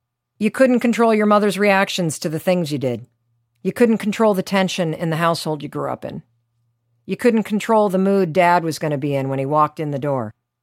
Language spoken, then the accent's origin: English; North Muskegon, Michigan, United States; So I grew up in Western Michigan, and we moved to this small town, North Muskegon, Michigan, when I was in the fourth grade.